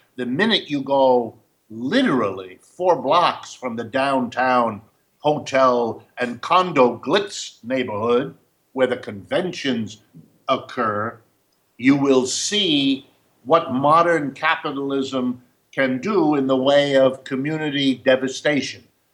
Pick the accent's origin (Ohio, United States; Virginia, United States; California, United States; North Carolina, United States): Ohio, United States; Youngstown; We have an economy full of Detroits and Clevelands and Philadelphias, my hometown, Youngstown, Ohio, and many more like it.